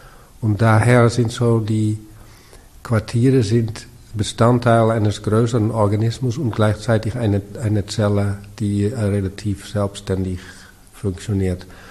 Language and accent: German; Amsterdam, North Holland, Netherlands; Ja, dann denke ich an meine Jugend in Amsterdam im Zentrum.